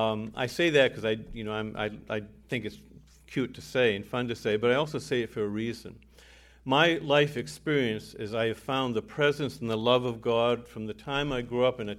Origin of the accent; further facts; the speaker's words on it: Minnetonka, Maine, United States; I grew up in the Minnetonka Methodist Church from the time I was 5 years old in Minnetonka, Maine.